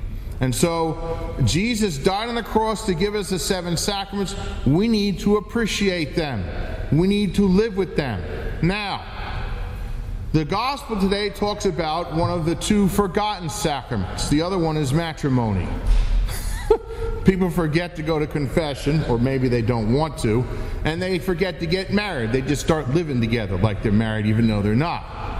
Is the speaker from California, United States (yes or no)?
no; New Jersey, United States; I'm some guy from Jersey.